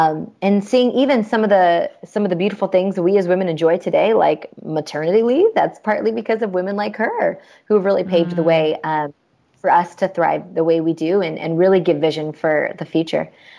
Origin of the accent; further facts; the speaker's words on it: Seattle, Washington, United States; I'm from the Seattle area, so it's not just the big box store for me. It's still the coffee shop from up the street.